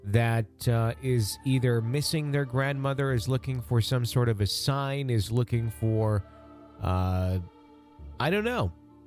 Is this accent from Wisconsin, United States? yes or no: no; California, United States; a house that I grew up in here in San Laredo, California.